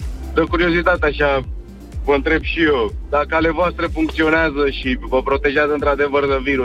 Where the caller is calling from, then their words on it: Bucharest, Romania; din București.